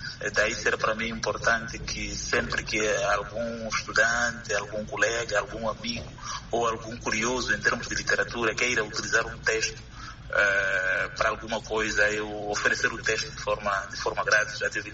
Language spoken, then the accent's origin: Portuguese; Mozambique; acaba sendo um instrumento de vida social enquanto moçambicanos também